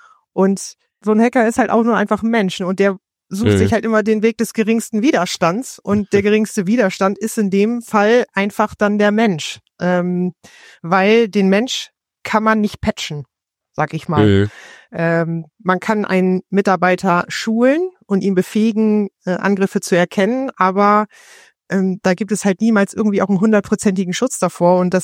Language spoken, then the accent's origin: German; Reden, Lower Saxony, Germany; komme aus Reden, das ist ein beschauliches Örtchen in Niedersachsen